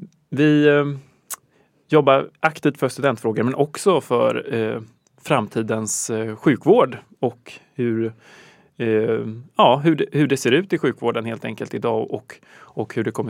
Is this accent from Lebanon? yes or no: no; Stockholm, Stockholm County, Sweden; now in Lund, Sweden; Jag är från Stockholm, precis. Men jag pluggar i Lund.